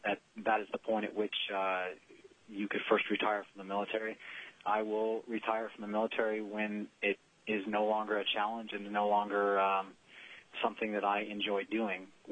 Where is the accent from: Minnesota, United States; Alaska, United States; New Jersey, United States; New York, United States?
Alaska, United States; I grew up in Alaska, as I said, since I was 4 years old in 1983. I'm currently 32, and I have an unbroken Alaskan residency for 28 years.